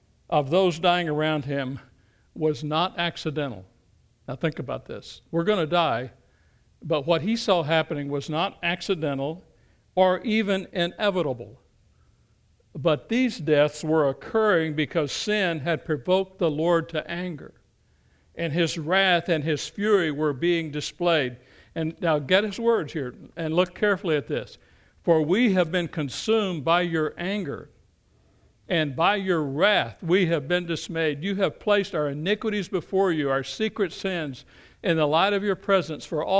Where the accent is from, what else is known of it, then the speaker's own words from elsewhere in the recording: Kentucky, United States; I mean, you know, I grew up in Appalachia, southeastern Kentucky, and, you know, we had a strange view of theology in a lot of ways.